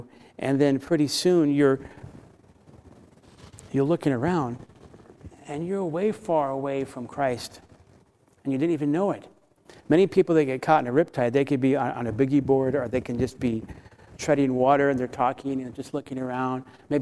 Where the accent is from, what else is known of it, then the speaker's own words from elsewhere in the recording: Florida, United States; Growing up in Florida, we would see them all the times and have been in several.